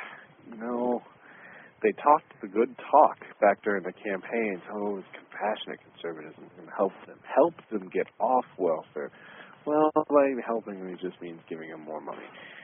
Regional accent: United States; And, I'm an American.

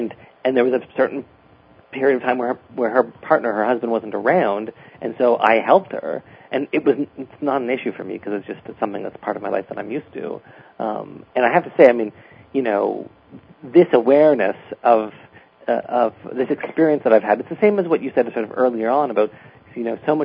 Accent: Canada; I mean, I should say I'm Canadian.

